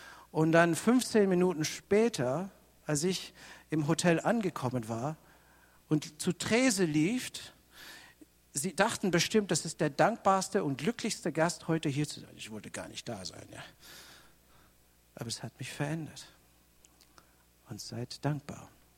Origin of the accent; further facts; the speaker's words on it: Canada; Und nach wieder einer Reise irgendwo in den Südstaaten kam ich wieder nach Kanada, wo ich herkomme.